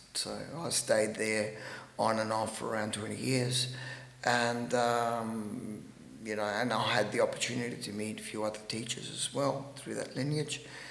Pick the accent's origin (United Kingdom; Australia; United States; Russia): Australia; Adelaide, South Australia; So, I had a lot of contact with these people growing up in Adelaide.